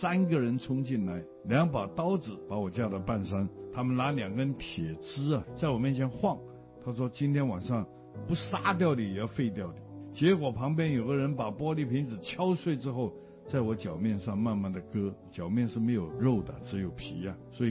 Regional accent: Hong Kong; 我从小在香港长大

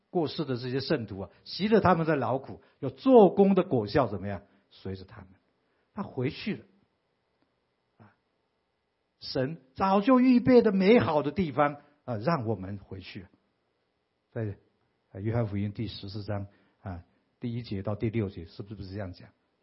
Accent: Taiwan; 我们台湾人的一些民情

